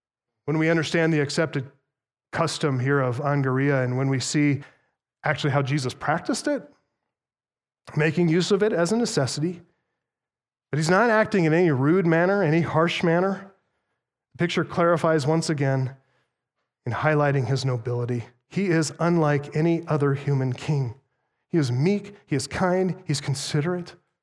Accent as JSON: {"language": "English", "country": "United States", "said": "I mean, as an American, I certainly make no claim to know the full significance of all that happened there"}